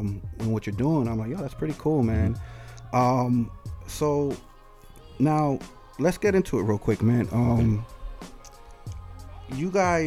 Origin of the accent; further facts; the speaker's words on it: Norwalk, United States; we're childhood friends from Norwalk years ago.